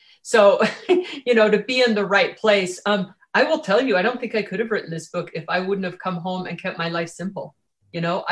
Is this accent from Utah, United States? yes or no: yes; Utah, United States; I mean, I came from Utah, you know?